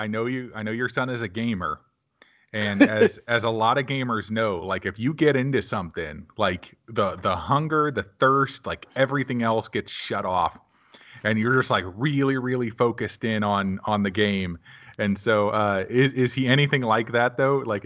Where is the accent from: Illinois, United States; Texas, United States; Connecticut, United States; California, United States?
Illinois, United States; now in St. Louis, United States; Living in St. Louis and growing up in the Southern Illinois area, you know, we were always Cardinals fans.